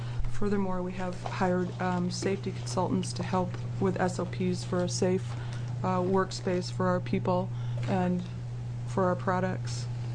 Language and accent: English; Oregon, United States; I'm from Southern Oregon.